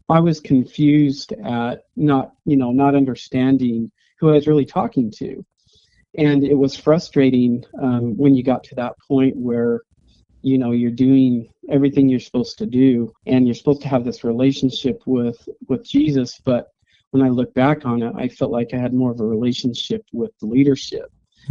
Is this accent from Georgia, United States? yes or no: no; Utah, United States; for me growing up in Utah and really not wanting to venture out and make friends with anybody else other than, you know, LDS.